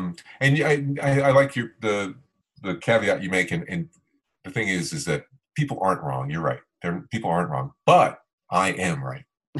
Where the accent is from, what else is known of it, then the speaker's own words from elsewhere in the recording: Florida, United States; I was raised in South Florida in a retirement community. I was the only kid in the neighborhood where I lived.